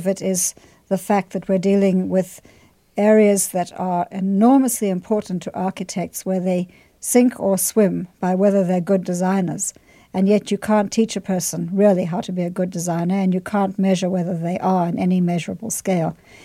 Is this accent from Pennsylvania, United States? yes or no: yes; Philadelphia, Pennsylvania, United States; Right. It is my hometown.